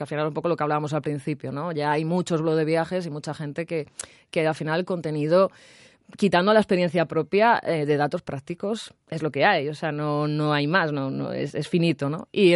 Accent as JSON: {"language": "Spanish", "town": "Madrid", "region": "Community of Madrid", "country": "Spain", "said": "yo soy de Madrid"}